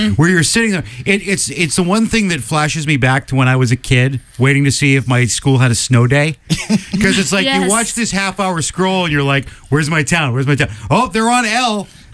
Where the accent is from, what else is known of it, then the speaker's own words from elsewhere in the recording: Melrose, Massachusetts, United States; But I grew up in Melrose, which has also been a perennial, playoff contender.